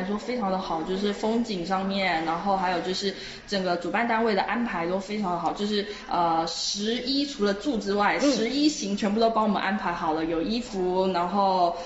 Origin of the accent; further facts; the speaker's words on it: Taiwan; now in Nanjing, China; 就是只要一听到我是台湾人，就是非常的热情这样子